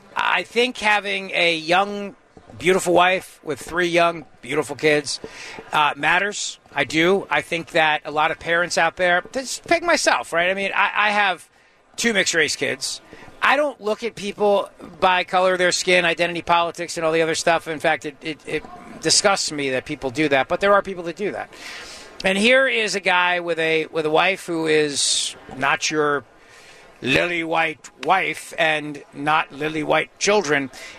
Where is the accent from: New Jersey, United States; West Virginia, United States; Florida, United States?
New Jersey, United States; I grew up with them in New Jersey.